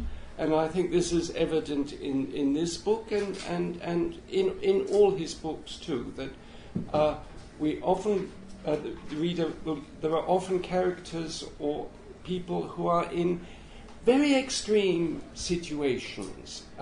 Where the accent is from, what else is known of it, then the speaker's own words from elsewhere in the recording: United Kingdom; Well, reading it as a foreign reader, and specifically as a British reader, what was very striking for me